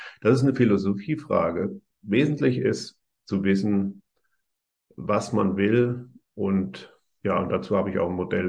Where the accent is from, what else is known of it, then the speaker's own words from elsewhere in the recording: Bad Kreuznach, Rhineland-Palatinate, Germany; now in Karlsruhe, Germany; Also ich wohne in Karlsruhe eigentlich, aber bin sehr oft in meiner Heimatstadt Bad Kreuznach.